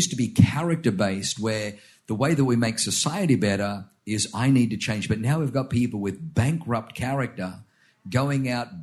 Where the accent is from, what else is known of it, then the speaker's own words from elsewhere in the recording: Australia; Leanne and I grew up in Australia